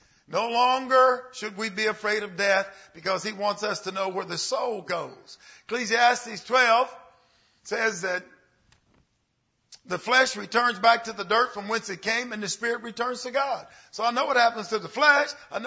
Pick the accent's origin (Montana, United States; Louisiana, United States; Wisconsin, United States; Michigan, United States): Louisiana, United States; People ate with their hands like I did when I was raised in Louisiana back in the day.